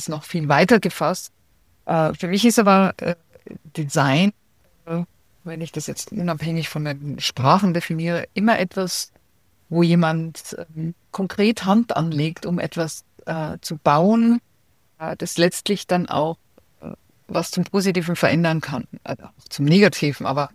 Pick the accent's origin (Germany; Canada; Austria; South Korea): Austria; Ich bin in Österreich aufgewachsen, da gab es zwei Fernsehkanäle.